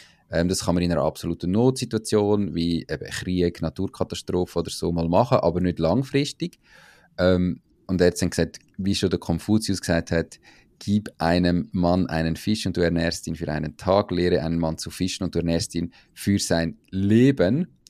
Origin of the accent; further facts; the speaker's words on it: Switzerland; bei uns in der Schweiz